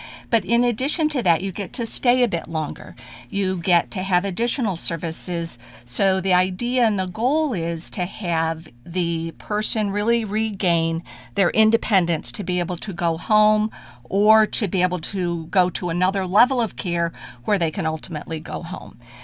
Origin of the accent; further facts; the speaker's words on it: Penn Yan, New York, United States; I'm actually from Penyan, and so it's been great to be able to be that support in my own community